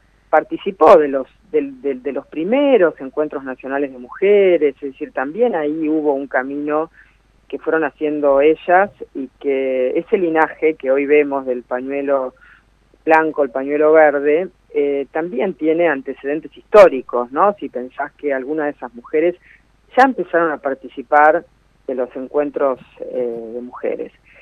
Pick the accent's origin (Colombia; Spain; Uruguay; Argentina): Argentina; Necochea, Buenos Aires Province; now in La Plata, Argentina; yo soy de Necochea y cuando me vine a La Plata me convertí